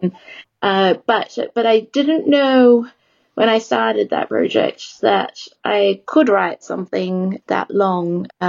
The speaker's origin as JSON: {"language": "English", "country": "Australia", "lives_now": "Copenhagen, Denmark", "said": "So I have dual citizenship. I'm Australian, and I have Italian heritage."}